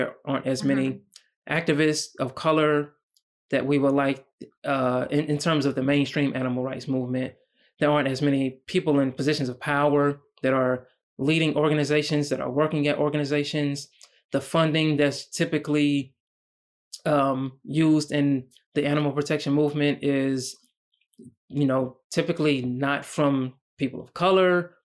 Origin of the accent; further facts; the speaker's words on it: United States; And just as a Black man growing up in America, I was always very used to oftentimes being the only Black person in social settings.